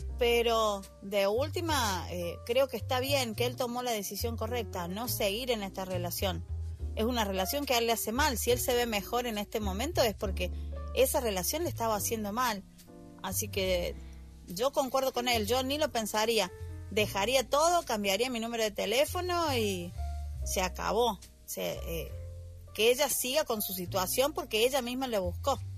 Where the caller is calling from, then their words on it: Argentina; desde Argentina.